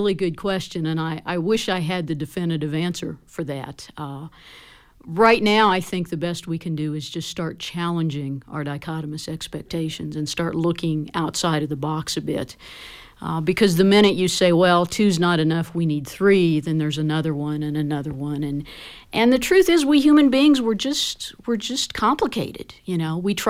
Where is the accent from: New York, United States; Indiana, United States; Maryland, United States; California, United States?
Indiana, United States; Yeah, I'm from Greene County, actually, okay. Just west of here. And that's where I was growing up.